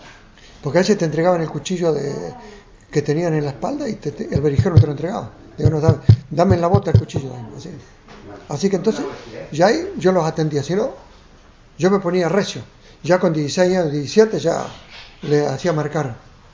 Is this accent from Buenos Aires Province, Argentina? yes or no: no; Piedrabuena, Santa Cruz, Argentina; born there; Yo en Piedra Clavada nací en Piedrabuena, me llevaron y a los 33 años salí recién de ahí.